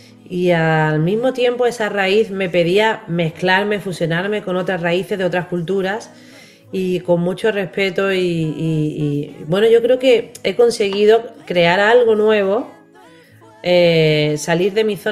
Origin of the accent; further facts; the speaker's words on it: Málaga, Andalusia, Spain; now in Madrid, Spain; yo voy a Málaga, yo soy de Málaga, vivo en Madrid.